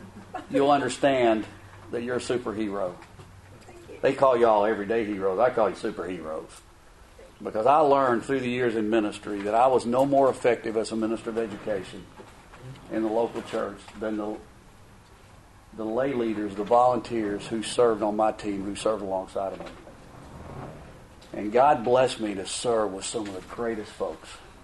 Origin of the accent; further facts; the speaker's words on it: Louisville, Kentucky, United States; It was Texas week, and I'm from Louisville, Kentucky, so you're wondering, how'd you get in Texas week?